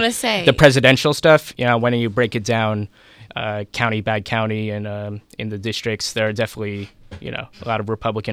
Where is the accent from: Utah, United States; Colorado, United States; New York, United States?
New York, United States; Long Island; Well, to be specific, I grew up in the Long Island area, mostly suburbs, nothing really terribly interesting about it.